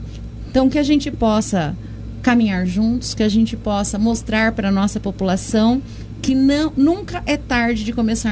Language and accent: Portuguese; São Carlos, Brazil; born there; porque eu nasci em São Carlos, mas eu me criei e eu me formei ali naquele espaço